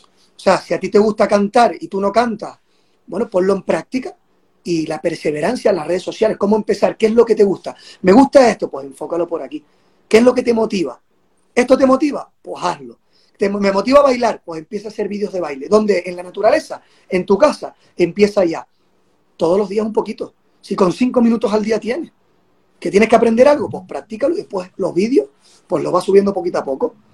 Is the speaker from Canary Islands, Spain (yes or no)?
yes; Canary Islands, Spain; se promocionó mucho las Islas Canarias, la gente de mi tierra